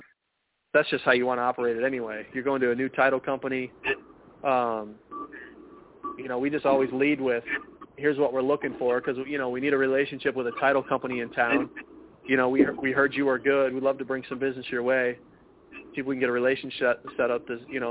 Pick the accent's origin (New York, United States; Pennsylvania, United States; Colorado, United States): Colorado, United States; Denver; I'm from Denver. I'm a real estate investor